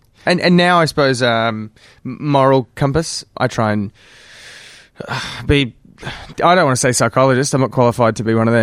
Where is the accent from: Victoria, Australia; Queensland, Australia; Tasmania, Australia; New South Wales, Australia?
Victoria, Australia; Glen Waverley; Yeah, I grew up here. I grew up in Glen Waverley, not in the city. And in fact, didn't really know a lot about the city at all. But yeah, I grew up in the sheltered southeastern suburbs of Melbourne.